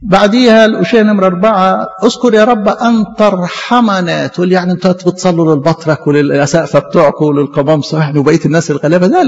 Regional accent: Egypt; بنصلي من أجل المدينة بتاعتنا دي يكون فيها سلام، من أجل بلدنا مصر يكون فيها سلام.

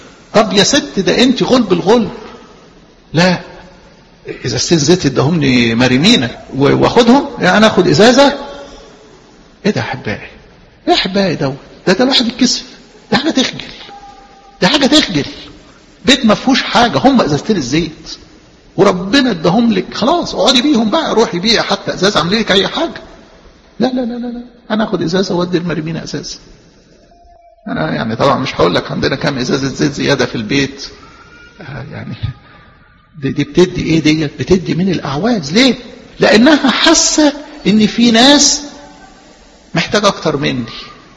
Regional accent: Alexandria, Alexandria Governorate, Egypt; وانتوا عارفين يعني عندنا في اسكندرية ممكن تلاقي الناس الغلابة

